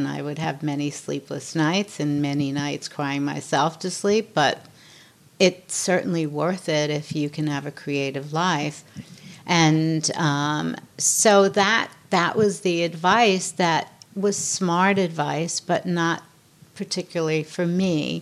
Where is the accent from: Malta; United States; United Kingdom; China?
United States; New York; I'm born and raised in New York. I'm tough.